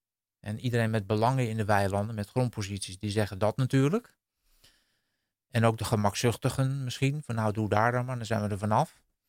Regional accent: Heerhugowaard, North Holland, Netherlands; Als ik alleen al naar Heerengewaard kijk, waar ik ben opgegroeid in mijn wijk. Die wijk werd gebouwd rond 1970.

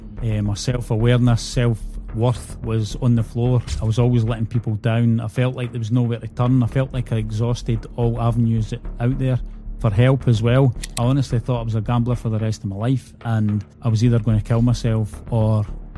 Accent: Scotland, United Kingdom; So I'm from Scotland, and the bookies are basically the bookmakers.

